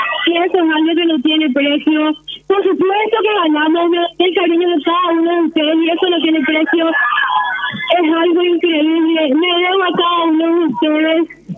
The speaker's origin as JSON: {"language": "Spanish", "town": "Villarrica", "region": "Guairá", "country": "Paraguay", "lives_now": "Asunción, Paraguay", "said": "Vamos a mudar a Asunción. Nosotros somos de Villarrica."}